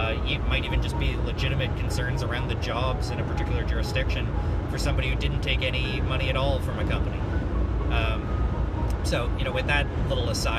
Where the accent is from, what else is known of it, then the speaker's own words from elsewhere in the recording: Canada; But it's worth noting as a Canadian